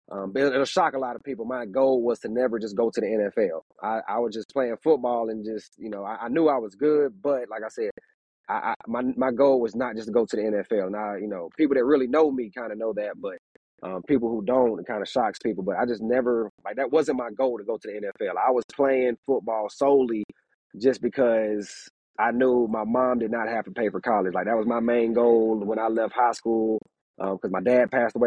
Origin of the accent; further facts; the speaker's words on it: Carrollton, Georgia, United States; Now I'm back in Carrollton, my hometown, and I've been the receivers coach for the past, I think, 4 years at the high school level.